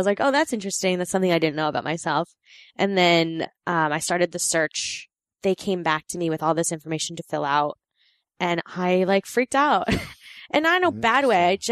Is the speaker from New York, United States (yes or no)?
yes; New York, United States; I grew up in New York with my friend Samantha, and she was adopted as well.